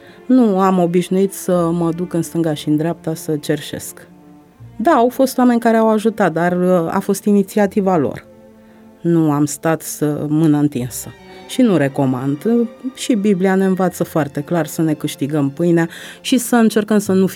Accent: Romania; se lămurea un scurt timp că sunt româncă trăită pe meleaguri mioritice

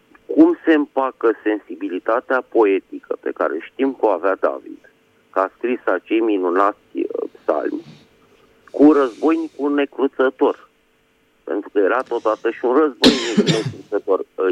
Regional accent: Bucharest, Romania; din București.

